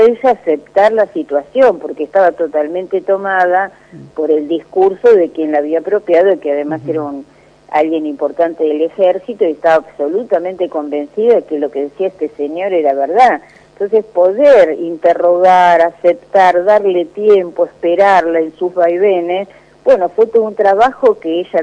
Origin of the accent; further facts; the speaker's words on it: Argentina; como argentinos también nos fue parte de esa catástrofe